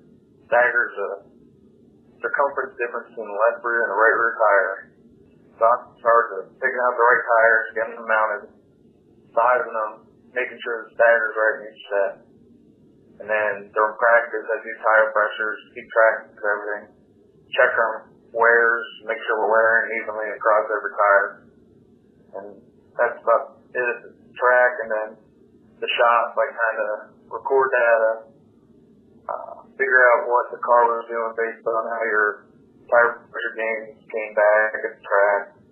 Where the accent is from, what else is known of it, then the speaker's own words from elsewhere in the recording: Hillsborough, New Jersey, United States; now in Concord, United States; Like you said, I'm from Hillsborough, New Jersey, now live in Concord.